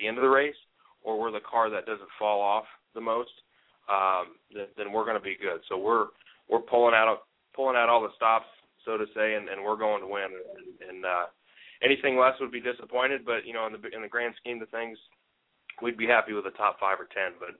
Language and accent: English; Indianapolis, Indiana, United States; also born or lived in Iowa; when I was growing up, when we moved to Indianapolis from Iowa, the first races that I came to were at Lucas Oil Raceway.